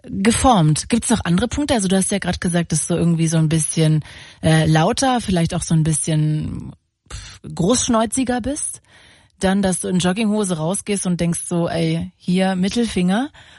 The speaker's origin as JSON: {"language": "German", "town": "Magdeburg", "region": "Saxony-Anhalt", "country": "Germany", "said": "ich komme ja ursprünglich aus Magdeburg und das ist ja vor allem so eine Handballhochburg"}